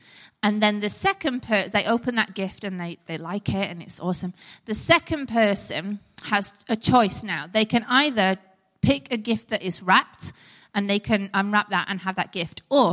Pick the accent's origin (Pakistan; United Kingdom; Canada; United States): United Kingdom; now in Australia; You may guess from my accent, I am not a native Aussie, although this is our adopted homeland and we love it. From the moment that we set our feet on Australian soil, we felt like we were home.